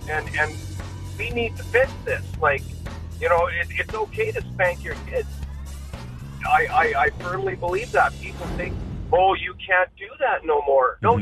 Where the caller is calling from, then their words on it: Saskatoon, Saskatchewan, Canada; Not so bad. I'm from Saskatoon. I'm just getting to PA.